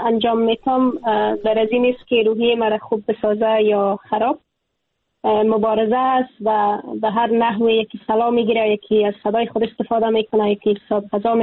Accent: Afghanistan; moved away; اگر امروز از افغانستانم بیرون شدم در تبعید به سر می برم

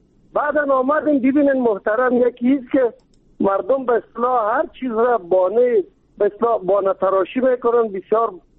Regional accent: Kabul, Afghanistan; چون ما از کابل هستیم،

